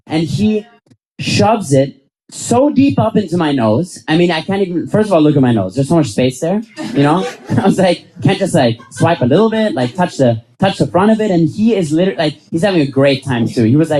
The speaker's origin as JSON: {"language": "English", "region": "Vienna", "country": "Austria", "second_language": "English", "said": "I'm from Vienna"}